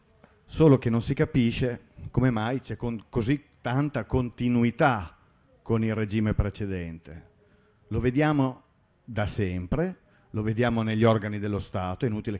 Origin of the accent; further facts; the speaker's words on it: Parma, Emilia-Romagna, Italy; Comunque, io vengo da Parma.